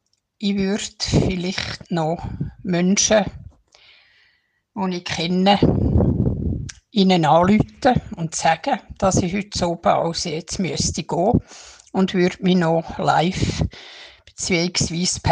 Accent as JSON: {"language": "German", "region": "Bern", "country": "Switzerland", "said": "dieses Jahr 2023 74 Jahre alt. Ich komme aus der Schweiz, ursprünglich aus dem Kanton Bern."}